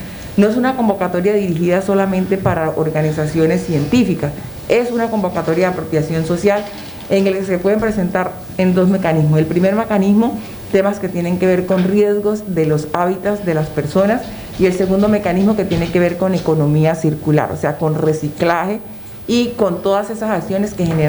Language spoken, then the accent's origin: Spanish; Colombia; lo que sí es importante como colombianos es que cada uno de nosotros debe de reconocer